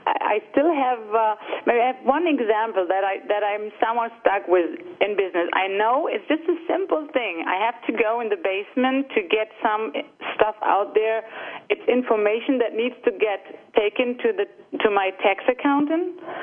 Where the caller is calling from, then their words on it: Hamburg, Germany; From Germany.